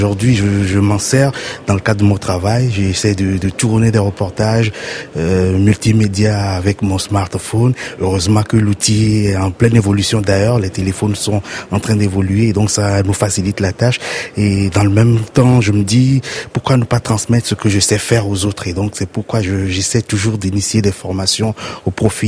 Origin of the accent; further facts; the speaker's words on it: Togo; je suis journaliste multimédia et formateur, je viens du Togo.